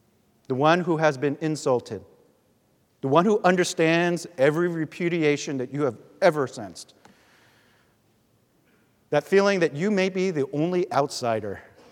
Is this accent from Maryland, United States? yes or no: no; New York, United States; now in Cambridge, United States; I could say I'm from Cambridge, but oftentimes my first instinct is to say, well, you know, I'm originally from New York.